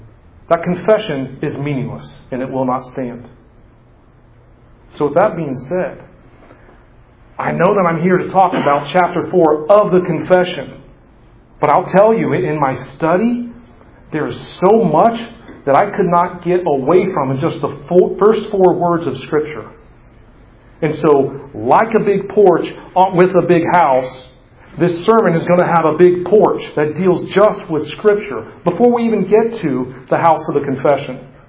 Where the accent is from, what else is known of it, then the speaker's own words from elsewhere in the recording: Indiana, United States; also born or lived in Oklahoma; I grew up in East Central Indiana. I spent just a portion of my childhood in central Oklahoma, moved back and finished growing up in east central Indiana.